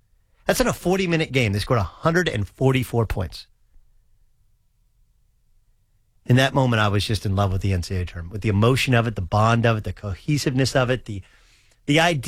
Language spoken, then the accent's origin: English; California, United States; there was a couple of Orange County guys. I'm from Orange County.